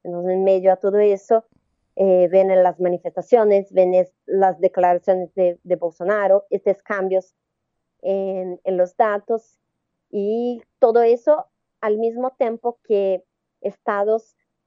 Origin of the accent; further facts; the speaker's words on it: Brazil; Spanish is a second language; para nosotros que somos brasileños, es cada vez más difícil ver el fin de esta pandemia en Brasil